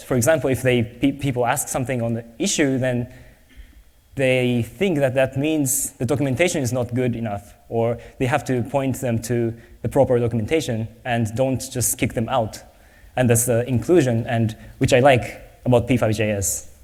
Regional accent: Japan; then I really thought that we have to do this in Japan, because I'm from Japan, and at that time I was not living in Japan

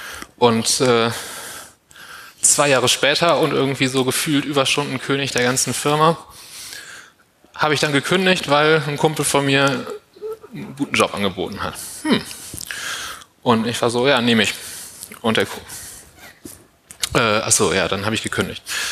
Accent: Hamburg, Germany; Hi, ich bin aus Hamburg.

